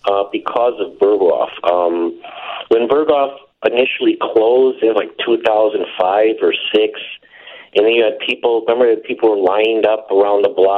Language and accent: English; Chicago, Illinois, United States; and I grew up in the Lincoln Park Old Town area